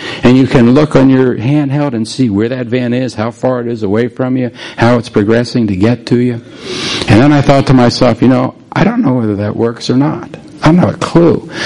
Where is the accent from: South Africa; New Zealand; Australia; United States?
United States; Washington, District of Columbia; I grew up in Washington, D.C. They have a great metro system there.